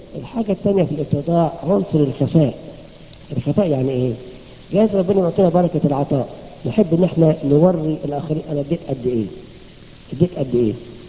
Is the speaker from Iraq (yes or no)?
no; Egypt; انا فاكر عندنا في مصر زمان كان انسان غني جدا ما دفعش عشور.